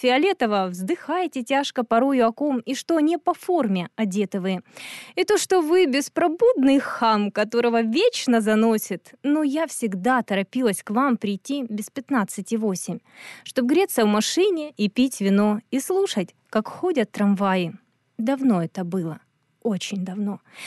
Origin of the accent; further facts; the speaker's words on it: Luhansk, Luhansk Oblast, Ukraine; я из Луганска, и часть меня постоянно находится в этом городе.